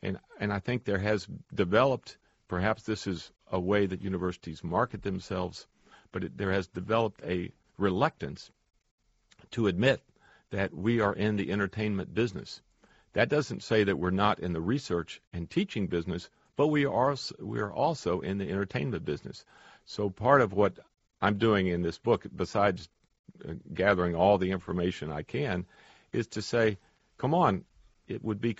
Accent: United States; your note that I grew up in the United States is quite significant

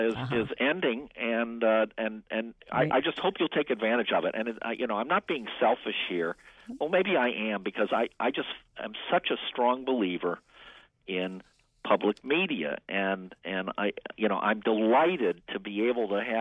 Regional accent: Washington, District of Columbia, United States; I grew up in Washington

